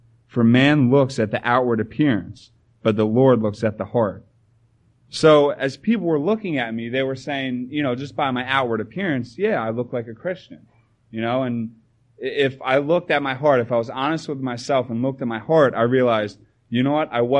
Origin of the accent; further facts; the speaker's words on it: New Jersey, United States; I grew up in New Jersey, going to the same assembly my whole life.